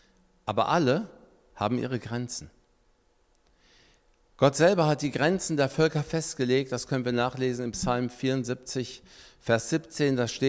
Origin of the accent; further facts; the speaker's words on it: Lebanon; Wie einige von euch wissen, komme ich ja aus dem Libanon, ein kleines Land, aber ein wunderschönes Land, an der Küste gelegen, nördlich von Israel.